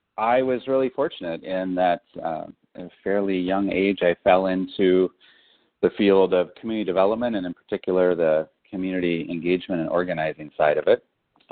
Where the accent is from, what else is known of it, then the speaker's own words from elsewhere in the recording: West Coast, United States; Came out back to the West Coast because I'm from the West Coast and I missed it.